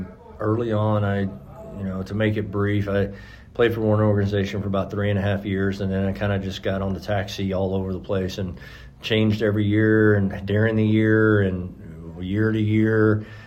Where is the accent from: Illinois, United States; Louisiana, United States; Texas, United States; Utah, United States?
Texas, United States; I grew up in Texas, so everybody knows about San Antonio.